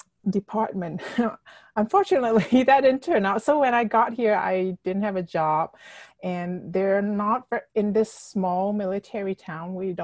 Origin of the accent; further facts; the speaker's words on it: Malaysia; moved away as an adult; now in North Carolina, United States; And I started because I married my husband and I moved from Malaysia to North Carolina and I didn't have a job.